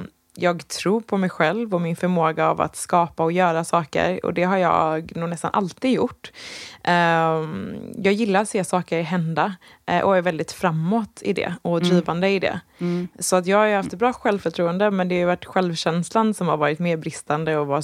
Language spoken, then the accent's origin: Swedish; Gothenburg, Västra Götaland County, Sweden; Och försökt spendera somrarna hemma i Göteborg eller i Västkusten när min familj bor.